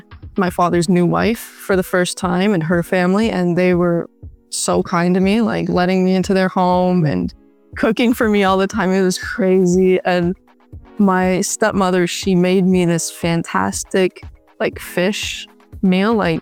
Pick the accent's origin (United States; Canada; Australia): Canada; Creemore, Ontario; when I was growing up in Creemore, my friend and I, like every night, we would just walk around looking for, you know, cats.